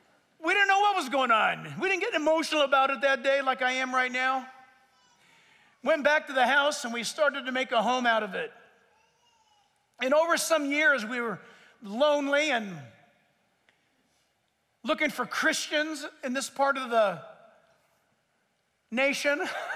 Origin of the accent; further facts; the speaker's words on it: San Diego, California, United States; born there; I was born in San Diego, lived close enough to the ocean and OC. I had grown accustomed to the smell of salt water.